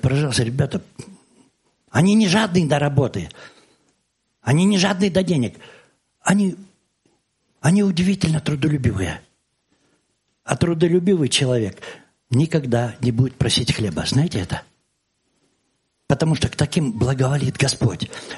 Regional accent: Vorkuta, Komi Republic, Russia; born there; Я не родился в Белоруссии. Я родился на севере, в Воркуте. Там родители были сосланы.

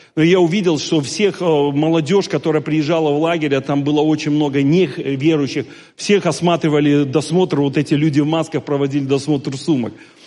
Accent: Belarus; я из Беларуси

